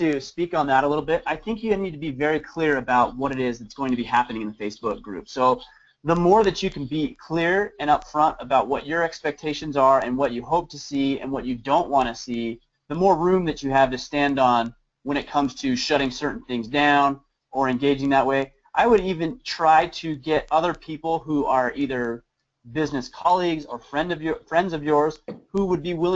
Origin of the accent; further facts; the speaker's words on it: United States; I'm pretty conservative and I'm an American and my values match that.